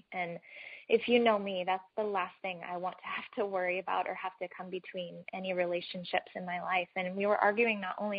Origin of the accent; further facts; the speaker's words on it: Folsom, California, United States; I'm from Folsom, California, just a little town outside of Sacramento in northern part of the state.